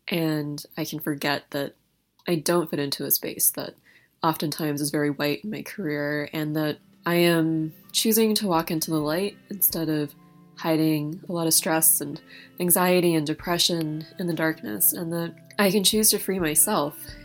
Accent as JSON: {"language": "English", "region": "East Coast", "country": "United States", "said": "I'm from the East Coast and I'm really excited and a little bit scared about living that closely with my partner."}